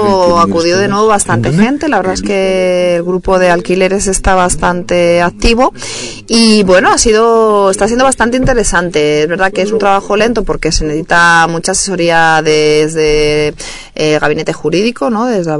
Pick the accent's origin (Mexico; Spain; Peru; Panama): Spain; Madrid, Community of Madrid; yo soy de Parque de Santa María, aunque yo siempre lo he llamado Hortaleza, ¿no? Yo soy de Hortaleza, aunque sea el distrito